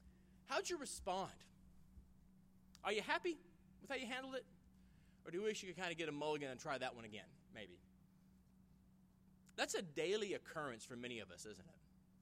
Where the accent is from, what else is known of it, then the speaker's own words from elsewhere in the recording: Memphis, Tennessee, United States; also born or lived in Germantown; now in Boston, United States; So I'm a Memphis boy. I was born in Memphis, went to high school in Germantown.